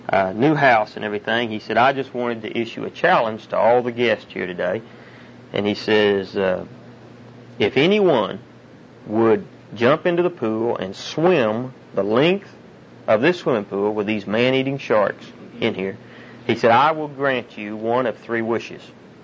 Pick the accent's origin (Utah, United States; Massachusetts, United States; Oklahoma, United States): Oklahoma, United States; Frederick; I'm a farmer from Frederick, Oklahoma.